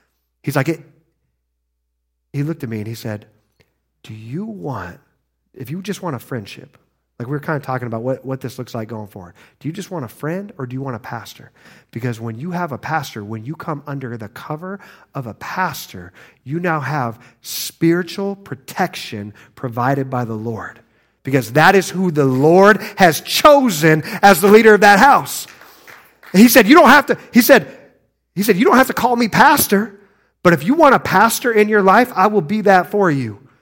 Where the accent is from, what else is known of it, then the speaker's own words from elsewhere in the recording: Midwest, United States; I grew up in the Midwest. You know, I've been in church my whole life.